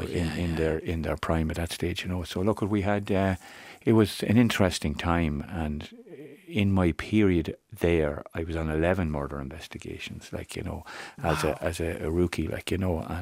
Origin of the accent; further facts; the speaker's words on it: Navan, County Meath, Ireland; now in Mullingar, Ireland; I'm originally from Navan.